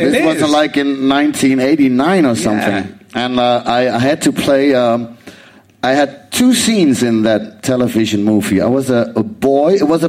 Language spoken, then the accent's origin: English; Amsterdam, North Holland, Netherlands; I'm from Amsterdam, so...